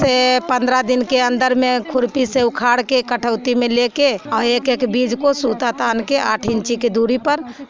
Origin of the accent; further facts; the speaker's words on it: Bhagwanpur, Bihar, India; मैं भगवानपुर के रहने वाली हूँ, चंडी ब्लॉक की हूँ